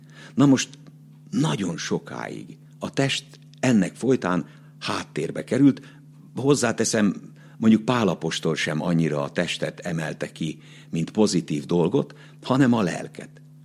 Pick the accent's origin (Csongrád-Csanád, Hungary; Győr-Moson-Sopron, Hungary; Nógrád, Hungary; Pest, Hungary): Nógrád, Hungary; Nézsa; born there; Kistarcsa, Csömör, Gödöllő, mint szülőfalum itt, Nézsa, Vác